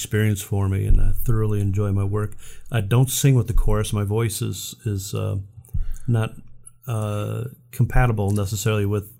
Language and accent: English; Chicago, Illinois, United States; And but I was born and raised in Chicago, and so I heard the blues.